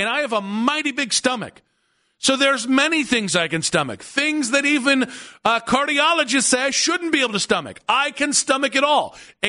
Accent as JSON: {"language": "English", "town": "Cleveland", "region": "Ohio", "country": "United States", "tie": "born or raised there", "said": "I grew up in Cleveland, where the winters are a constant kick in the nards."}